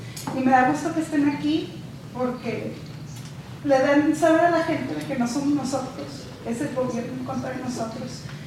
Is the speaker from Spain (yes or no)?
no; Ciudad Juárez, Chihuahua, Mexico; Yo también soy de Juárez y he perdido 7 amigos desde las mujeres de Juárez.